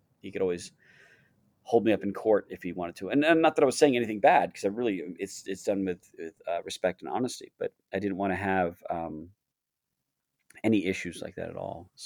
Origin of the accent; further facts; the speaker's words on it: Joppa Town, Maryland, United States; also born or lived in Baltimore; I grew up in Baltimore and Joppa Town. Joppa Town, literally went to school in Joppa Town from kindergarten to senior in high school.